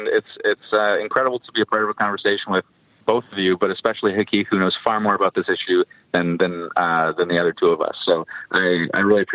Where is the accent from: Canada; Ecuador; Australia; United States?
Canada; Toronto, Ontario; No, I grew up in Beaches, East York. I went to high school there and public school there and played baseball there. I now live there with my wife.